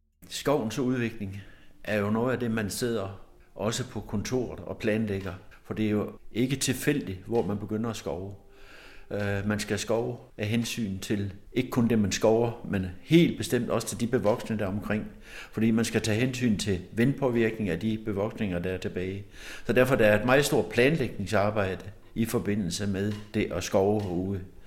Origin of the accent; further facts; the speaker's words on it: Central Denmark Region, Denmark; Jeg er opvokset midt i Frijsenborgskovene.